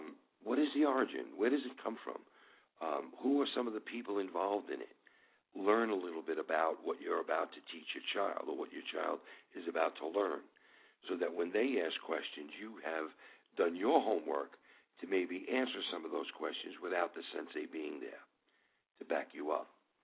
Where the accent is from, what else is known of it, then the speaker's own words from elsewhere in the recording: New York, United States; accent: New York; now in Southern US; So obviously, as soon as we say hello, they know that we're from New York.